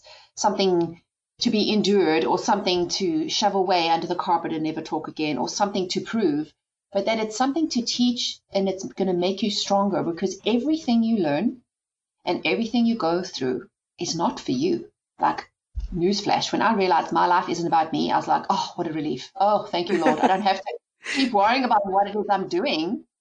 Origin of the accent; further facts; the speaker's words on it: South Africa; The way I grew up in South Africa was a bit different.